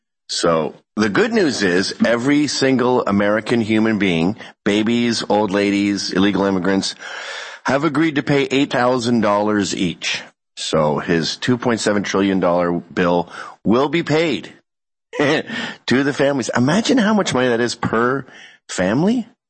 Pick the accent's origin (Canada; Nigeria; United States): Canada; the problem with being Canadian is we have Canadian content laws there. It's a socialist country.